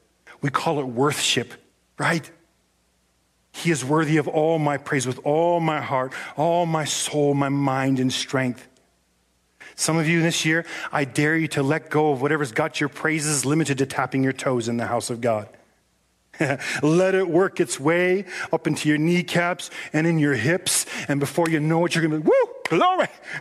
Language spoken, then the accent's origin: English; Canada; but in Canada, we're a funny bunch. It's okay. We're Canadian. We're proud of it.